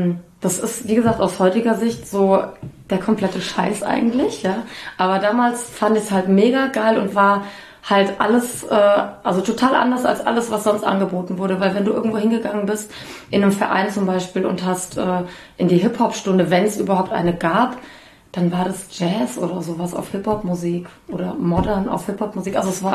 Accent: Bad Homburg, Hesse, Germany; Ich komme aus Bad Homburg, wobei ich jetzt nicht irgendwie aus der reichen Ecke komme oder so, leider.

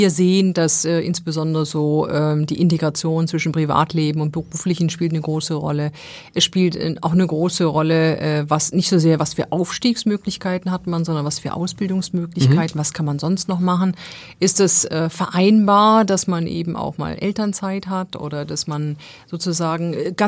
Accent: Essen, North Rhine-Westphalia, Germany; Ich komme aus Essen, ja, genau, ganz genau.

